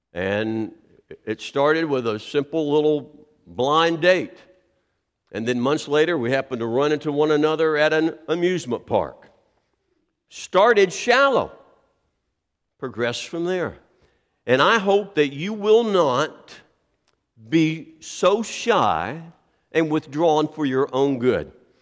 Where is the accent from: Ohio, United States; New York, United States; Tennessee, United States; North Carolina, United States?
Tennessee, United States; Columbia; moved away as an adult; also born or lived in Lakeland, Florida; I was born and raised in Columbia, Tennessee. Then I went to college in Tennessee, but 2 hours away.